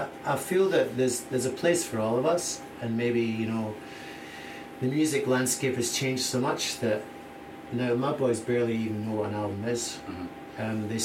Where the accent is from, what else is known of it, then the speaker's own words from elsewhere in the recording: Scotland, United Kingdom; now in Australia; And maybe being Scottish, I might have been good as well, I don't know.